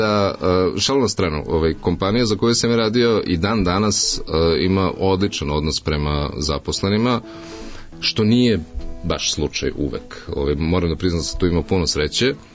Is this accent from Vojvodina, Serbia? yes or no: no; Belgrade, Serbia; ja sam kao iz Beograda, šta, imao sam 21, nepuno 21 godinu